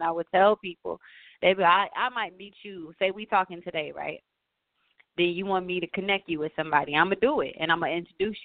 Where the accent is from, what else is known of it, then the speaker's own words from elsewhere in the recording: Detroit, Michigan, United States; also born or lived in Lansing, Michigan; I am from Detroit, Michigan, also Lansing, Michigan.